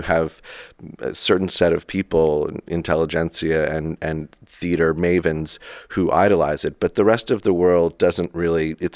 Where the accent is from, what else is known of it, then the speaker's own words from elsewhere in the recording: Hilton Head, South Carolina, United States; I grew up in Hilton Head, South Carolina.